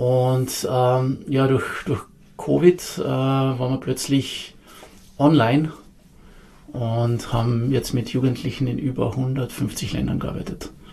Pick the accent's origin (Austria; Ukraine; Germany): Austria; Carinthia; ich bin in Kärnten aufgewachsen, da studiert